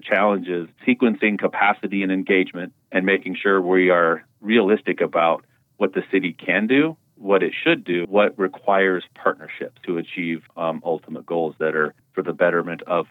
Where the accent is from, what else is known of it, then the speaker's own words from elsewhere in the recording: Colorado, United States; I was raised in Moffat County. I have been here most of my childhood and adult life.